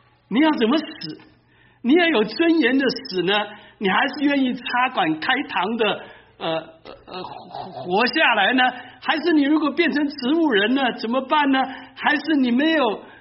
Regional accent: Taiwan; born there; 我是50年出生的，都快要70岁了，那么日子很苦。我是在台湾出生的第一代

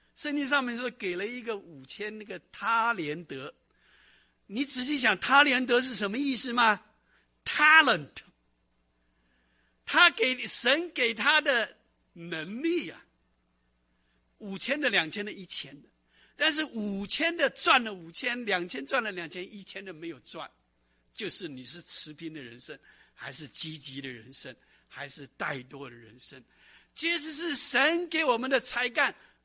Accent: China; 虽然我们中国人说鲤鱼跃龙门，但是我们是鲑鱼逆流而上

